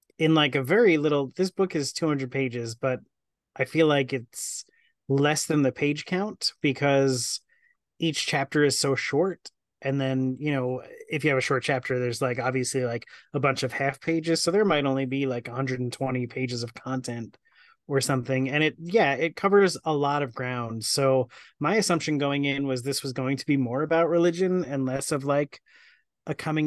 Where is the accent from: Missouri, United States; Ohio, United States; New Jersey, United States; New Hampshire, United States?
New Jersey, United States; And as we know, because I bring it up all the time, I'm from New Jersey.